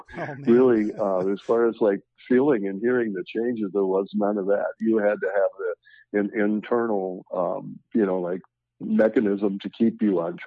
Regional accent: Wisconsin, United States; And I grew up in Wisconsin, and there was a club called Clark Kent Super Joint, which is a brand new club

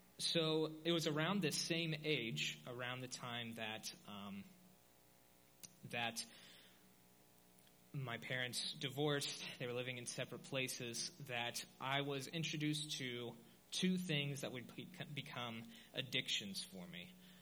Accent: Wilmington, Ohio, United States; So, growing up, I grew up in Ohio in a little small town called Wilmington, and I grew up under a Christian upbringing

